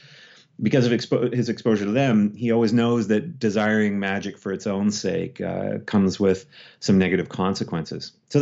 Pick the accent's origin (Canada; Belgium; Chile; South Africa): Canada; being Canadian, we often sort of look at the United States and the American relationship to guns as, and if you're a liberal like me, if you're kind of left to center